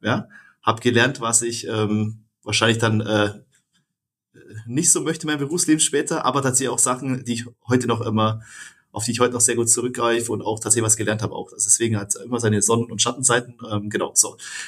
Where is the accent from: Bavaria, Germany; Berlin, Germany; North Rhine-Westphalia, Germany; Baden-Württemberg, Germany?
Bavaria, Germany; born there; 42 Jahre alt, verheiratet, glücklicher Familienpapa, eben auch von 2 Söhnen, bin gebürtiger Oberallgäuer, ist mir wichtig, immer zu betonen, Oberallgäuer.